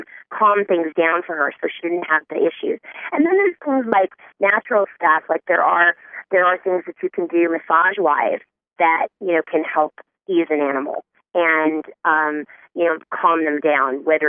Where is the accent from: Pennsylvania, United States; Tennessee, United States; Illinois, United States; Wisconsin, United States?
Tennessee, United States; now in California, United States; I'm from Tennessee, so I know what all the thunderstorms and things are like just from, you know, being from back the area. But living out here in the central part of California